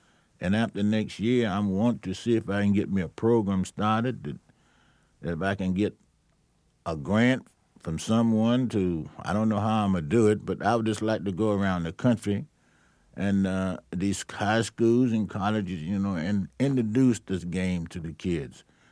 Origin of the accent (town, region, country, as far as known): Charlotte, North Carolina, United States; born or raised there